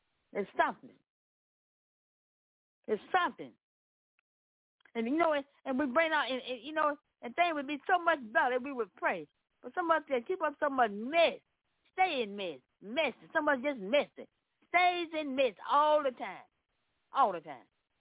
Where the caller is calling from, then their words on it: Memphis, Tennessee, United States; I'm coming to you from Memphis, Tennessee.